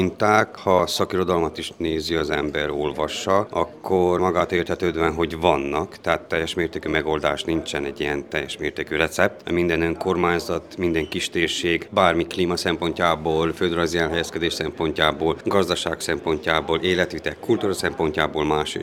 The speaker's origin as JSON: {"language": "Hungarian", "town": "Kézdivásárhely", "region": "Covasna", "country": "Romania", "said": "Kézdivásárhely, ugye, ahonnan én lakok, származok és képviselem"}